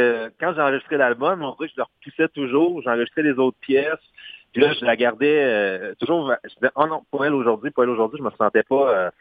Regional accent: Quebec, Canada; c'est sûr que moi, je viens de la Beauce.

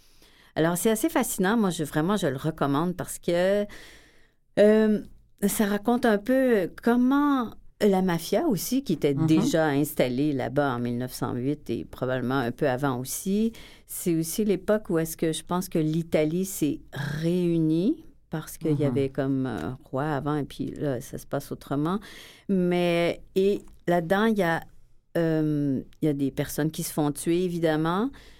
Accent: Quebec, Canada; Moi, je suis québécoise, j'ai été élevée en québécois, mais je suis moitié italienne.

